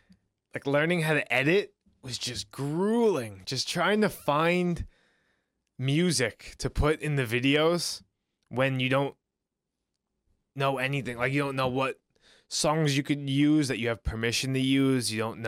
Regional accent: New York, United States; But from growing up in New York, or the situations that were around me, or the people

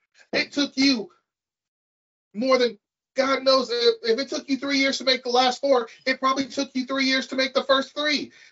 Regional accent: United States; because I'm an American swine who doesn't know who's uncultured.

